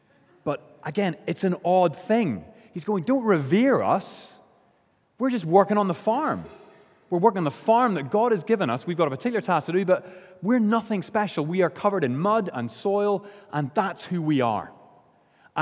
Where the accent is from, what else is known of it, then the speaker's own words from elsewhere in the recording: Northern Ireland, United Kingdom; it sounds like a cliche, but growing up in Northern Ireland, my grandfather was a dairy and potato farmer.